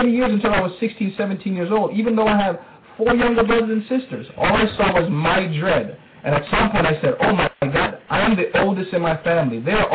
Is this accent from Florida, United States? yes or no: no; Brooklyn, New York, United States; for many years, this is a young black man growing up in Brooklyn, I saw misery